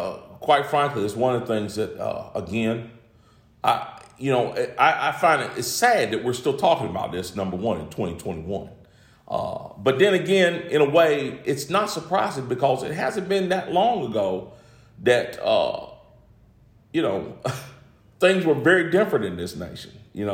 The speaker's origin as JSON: {"language": "English", "town": "Greensboro", "region": "North Carolina", "country": "United States", "tie": "born or raised there", "said": "I'll just give you the example of my hometown, Greensboro's had, I think, I'm not sure, don't quote me on this number, I think 60 murders."}